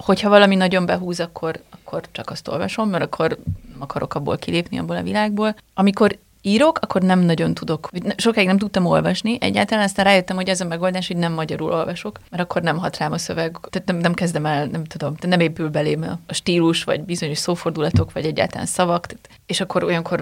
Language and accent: Hungarian; Cluj-Napoca, Cluj County, Romania; moved away; főleg amíg még Kolozsváron éltünk, mert amikor eljöttünk, ott kellett hagyni egy részét a könyvtárnak